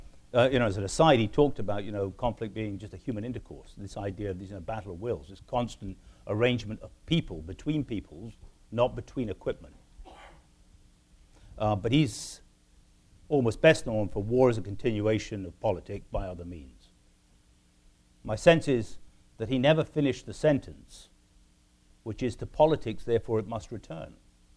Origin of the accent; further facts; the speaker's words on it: United Kingdom; I'm a Brit, the old colonial service or the political officers who would sit there.